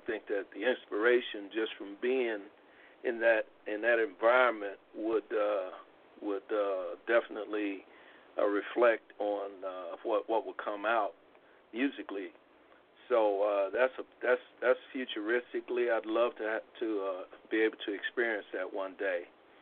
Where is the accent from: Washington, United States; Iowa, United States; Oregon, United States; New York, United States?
New York, United States; So as I grew up in New York, especially when I went to New York, I had a chance and I was exposed to a lot of different types of music